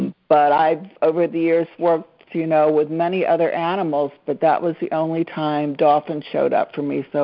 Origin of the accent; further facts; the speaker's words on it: Huntington, Pennsylvania, United States; I'm from Huntington, Pennsylvania